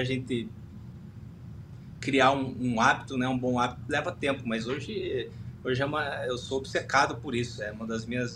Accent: Brazil; E vim com quase quatro anos para cá, para o Brasil, mas eu me considero brasileiro, sou naturalizado brasileiro e tudo mais.

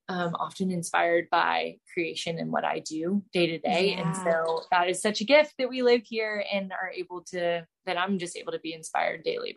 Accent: Charlotte, North Carolina, United States; I am from Charlotte, North Carolina. Born and raised there, went to Clemson University for undergrad

